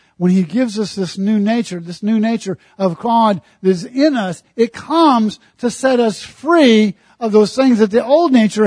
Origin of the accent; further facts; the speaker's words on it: Illinois, United States; also born or lived in Texas; But growing up in Central Illinois, I only knew one black young man.